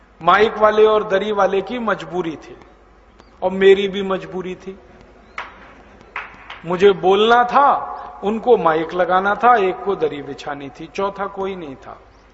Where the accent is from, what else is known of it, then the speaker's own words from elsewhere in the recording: Uttar Pradesh, India; मेरा जन्म उत्तर प्रदेश के गांव में हुआ, अलीगढ़ जिले में। आपको हैरानी होगी, ये अलीगढ़ जिला दिल्ली के बहुत नजदीक है, राजधानी वहां से 130 किलोमीटर दूर है और मेरा गांव अलीगढ़ से करीब 60 किलोमीटर